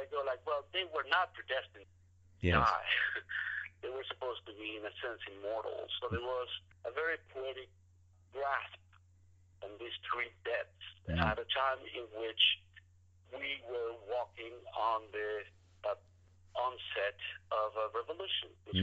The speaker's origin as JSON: {"language": "English", "country": "Argentina", "tie": "born or raised there", "also_born_or_lived": "Europe", "second_language": "English", "said": "when I was growing up in Argentina or in Europe, gun ownership was out of the question."}